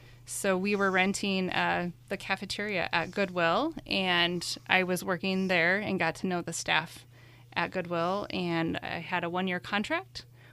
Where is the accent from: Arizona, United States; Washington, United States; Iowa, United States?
Iowa, United States; Sioux City; So I grew up in Sioux City, Iowa. So born and raised, been here my whole life. I grew up in the Morningside area.